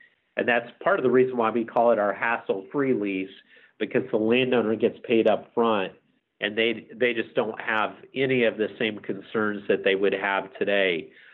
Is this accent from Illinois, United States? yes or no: yes; Lawrenceville, Illinois, United States; my background is I grew up in Southern Illinois in a small town called Lawrenceville, basketball powerhouse, back in the 70s and 80s.